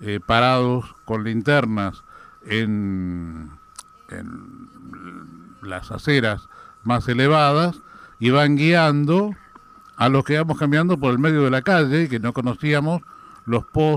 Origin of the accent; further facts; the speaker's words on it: Buenos Aires, Argentina; yo crecí en La Boca, en Necochea y Olavarría, a una cuadrita de Almirante Brown, claro. Pero bueno, no todo el mundo conoce La Boca.